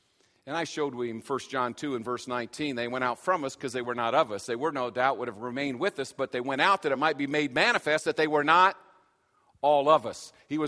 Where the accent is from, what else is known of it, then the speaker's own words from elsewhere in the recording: South Bend, Indiana, United States; So, I'm from Indiana. I was born in Indiana as well.